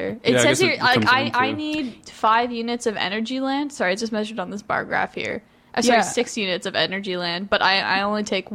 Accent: Toronto, Ontario, Canada; Okay, but I'm from Toronto, guys. I'm so sorry, but I am. I'm here for school, which means that, you know, 5 or 6 times a year, I go back.

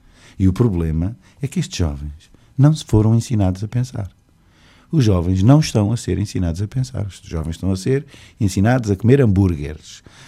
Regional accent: Lisbon, Portugal; E eu sou de Lisboa.

